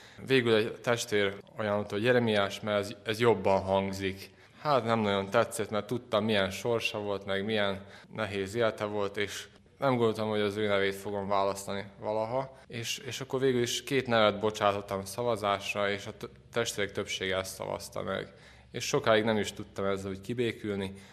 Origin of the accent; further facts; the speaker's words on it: Čantavir, Vojvodina, Serbia; Hát a szerbiai Vajdaságból, Csantavérről, ez Szabadka közelében lévő nagyobb falu, ilyen 6-7 ezres, bár most már az elvándorlás óta lehet, hogy csak 4, nem tudom pontosan.